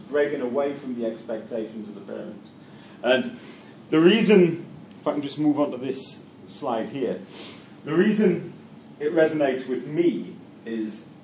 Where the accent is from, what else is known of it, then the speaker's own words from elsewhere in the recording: Newcastle, North East England, United Kingdom; If anyone can tell where I'm from, via my accent, Newcastle. I'm from Newcastle.